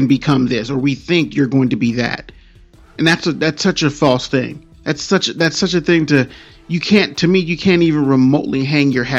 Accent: California, United States; where I grew up in California, you know, the Compton, Lodge, Lakewood, Bellflower, whatever.

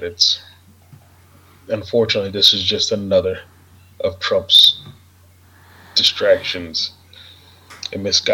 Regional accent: United States; As an American, I don't put too much faith in it right now.

